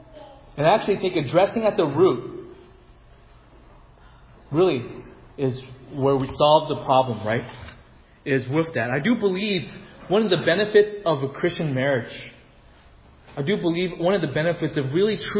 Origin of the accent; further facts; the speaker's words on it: United States; born there; I'm ABC. I'm American-born Chinese, right?